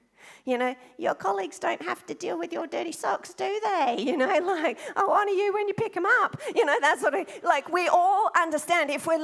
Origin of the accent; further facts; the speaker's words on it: Australia; I love Australia. I am Australian. Did anybody realize? I am Australian. I love Australia.